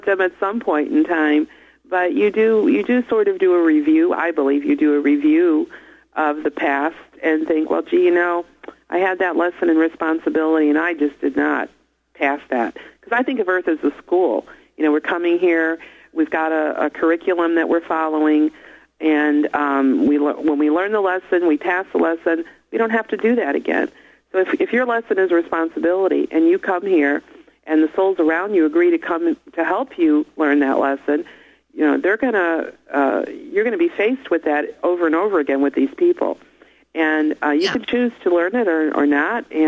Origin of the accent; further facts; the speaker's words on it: Chicago, Illinois, United States; moved away as an adult; now in Virginia, United States; That's how I got to Virginia. I was born and raised in Chicago, and had no reason to come to Virginia